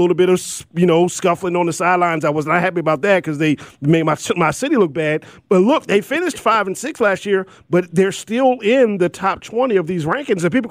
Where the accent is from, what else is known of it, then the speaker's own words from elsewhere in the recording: Baltimore, Maryland, United States; because it takes me back to my home state, And that's St. Francis out of Baltimore.